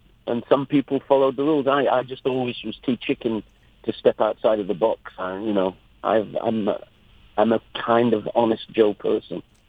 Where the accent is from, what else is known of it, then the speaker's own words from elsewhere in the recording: England, United Kingdom; now in United States; I'm English anyway, so I avoid social media whenever it gets outside of entertainment.